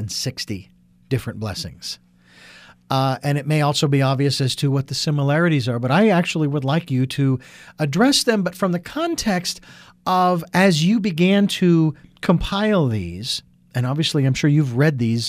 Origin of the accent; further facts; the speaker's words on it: Phoenix, Arizona, United States; I was born and raised in Phoenix.